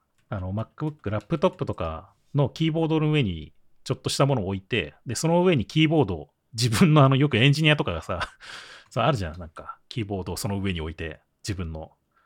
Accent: Nagoya, Aichi, Japan; まあ、名古屋、僕もそうですけど

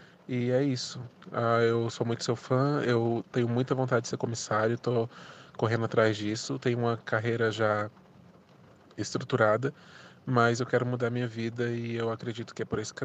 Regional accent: Brasília, Federal District, Brazil; Para mim aqui é bom dia, sou de Brasília, no Brasil. Tenho 29 anos

